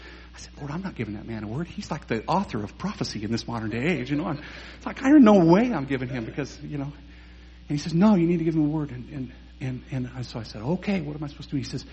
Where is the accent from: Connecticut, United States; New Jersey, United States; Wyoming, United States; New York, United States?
Wyoming, United States; I may have went to Utah, but I'm really from Wyoming, so I'm just still redneck as could be, to be honest with you.